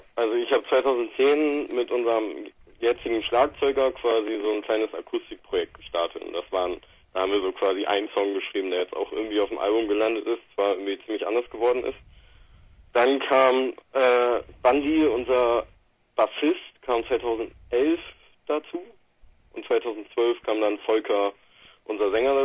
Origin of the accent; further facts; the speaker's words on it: Oldenburg, Lower Saxony, Germany; Wir kommen aus Oldenburg, also nicht also wir haben alle in Oldenburg studiert.